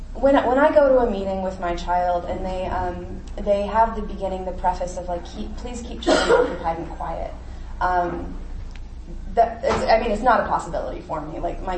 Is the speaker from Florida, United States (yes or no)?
no; Tucson, Arizona, United States; I'm from Tucson, Arizona.